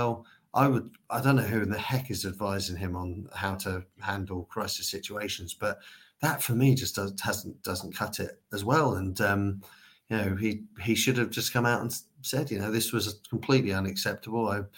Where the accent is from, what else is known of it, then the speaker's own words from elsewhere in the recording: Norwich, East of England, United Kingdom; born there; I was born in Norwich, and we know that at times Norfolk can have a reputation for being behind the times or backwards